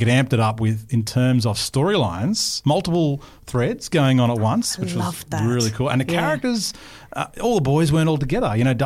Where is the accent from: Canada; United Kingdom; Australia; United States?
Australia; Canberra, Australian Capital Territory; I was from Canberra